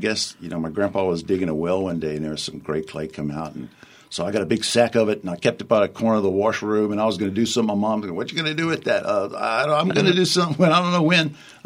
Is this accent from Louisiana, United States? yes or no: yes; Lake Charles, Louisiana, United States; also born or lived in Abbeville; I'm from Lake Charles, where I grew up and went to school and everything, although I was born in Abbeville here.